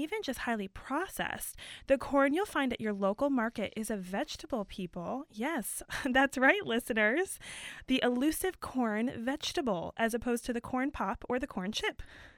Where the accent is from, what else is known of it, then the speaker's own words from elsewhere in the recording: Midwest, United States; We are talking about corn today, and I grew up in the Midwest, so nothing says summer to me like fresh, sweet corn.